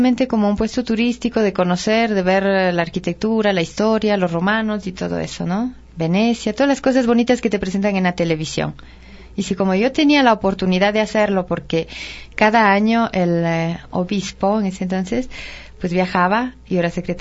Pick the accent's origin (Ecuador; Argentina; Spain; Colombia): Ecuador; Ibarra, Imbabura; also born or lived in Otavalo, Ecuador; yo nací en Otavalo, pero vivíamos en Ibarra, ¿no?